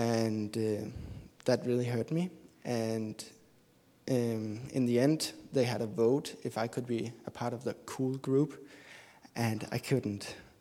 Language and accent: English; Denmark; I'm from Denmark, and I'm 20 years old.